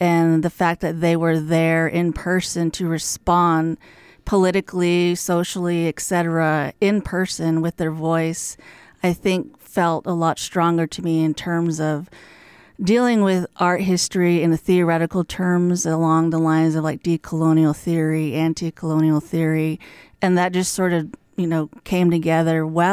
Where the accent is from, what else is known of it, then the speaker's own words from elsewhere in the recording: United States; because I'm from the Navajo Nation, I see around me everywhere.